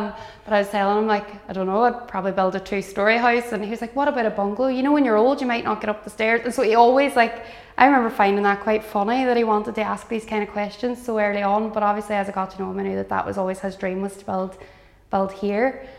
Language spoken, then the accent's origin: English; Derry, Northern Ireland, United Kingdom; So I'm from Derry City myself.